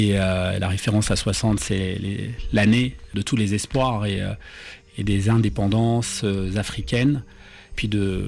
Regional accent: Douala, Littoral, Cameroon; moved away; c'est un poème que j'ai dédié à ma ville natale, Douala. Il a fallu quitter, mais pour mieux la retrouver.

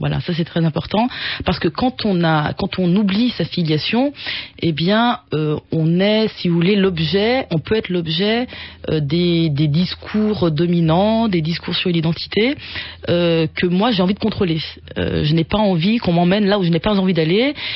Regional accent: France; first language French; je suis algérienne et en réalité, je suis française. Vous voyez, je suis française parce que ma première langue c'est le français, c'est une réalité. J'ai vécu en France, j'ai une sensibilité française, j'ai une culture française

